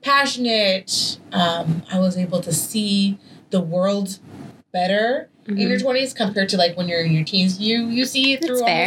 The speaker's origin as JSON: {"language": "English", "town": "Montreal", "region": "Quebec", "country": "Canada", "said": "I didn't get to pursue journalism because it was not something where I'm originally from. I'm from Montreal."}